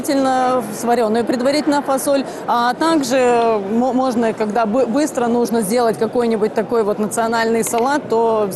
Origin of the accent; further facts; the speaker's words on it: Požarevac, Southern and Eastern Serbia, Serbia; Russian is a second language; я приехал из Сербии, город Požarevac